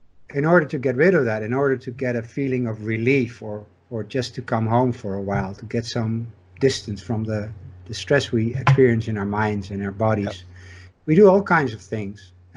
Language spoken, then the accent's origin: English; Arnhem, Gelderland, Netherlands; English is a second language; now in Amsterdam, Netherlands; No, I grew up in Arnhem, which is in the east of Holland.